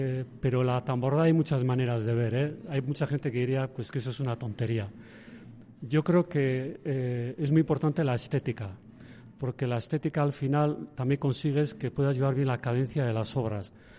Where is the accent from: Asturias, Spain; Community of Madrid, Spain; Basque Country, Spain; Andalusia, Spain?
Basque Country, Spain; Zumaia; yo también conocía las obras de mi pueblo, que es Zumaia